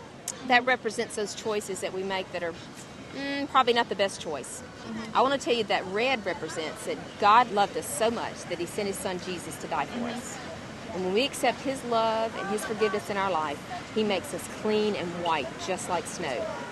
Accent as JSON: {"language": "English", "town": "Brandon", "region": "Mississippi", "country": "United States", "said": "I'm from Brandon, Mississippi, which is near Jackson"}